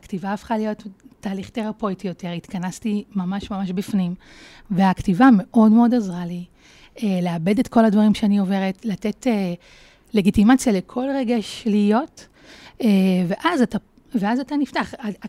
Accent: Haifa, Haifa District, Israel; במקור אני מחיפה, ונולדתי ליד הים

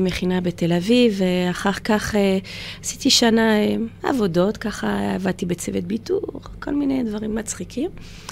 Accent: Enghien-les-Bains, Île-de-France, France; also born or lived in Paris; now in Israel; הגיעו בגיל 12, אחר כך למדו בצרפת, בפריז, הכירו, ונולדתי בפריז. שם גדלתי, אחר כך עברנו לעיירה קטנה שנקראת אנגן, אנגן ליבן.

